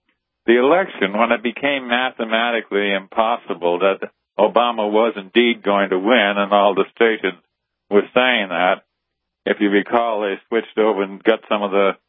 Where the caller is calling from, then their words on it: California, United States; I'm calling you from Humboldt County, and my subject is not marijuana.